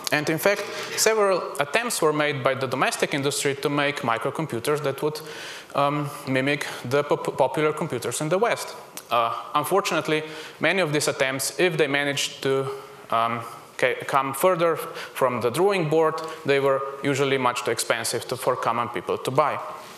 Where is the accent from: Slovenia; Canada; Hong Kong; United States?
Slovenia; Ljubljana; English is a second language; I am an electrical engineer. I am a free software developer. I come from Ljubljana, and I'm a member of the Slovenian hackerspace Kiberpipa.